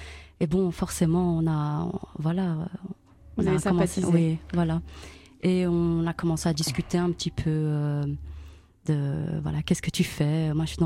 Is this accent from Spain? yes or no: no; Brussels, Brussels-Capital Region, Belgium; Pourtant, je suis de Bruxelles.